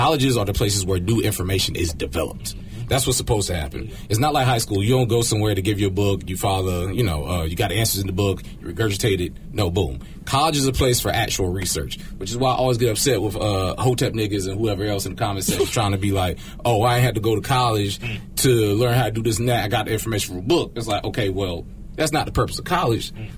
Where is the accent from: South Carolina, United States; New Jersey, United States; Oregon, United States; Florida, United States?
South Carolina, United States; Greenville; I'm from Greenville, South Carolina, right?